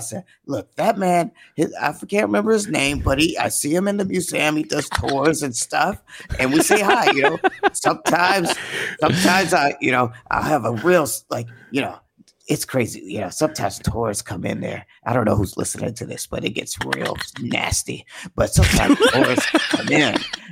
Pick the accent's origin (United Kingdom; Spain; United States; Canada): United States; Georgia; moved away as an adult; now in Germany; I'm not German. I'm from Georgia. Georgia, U.S. And I came out here when I was 25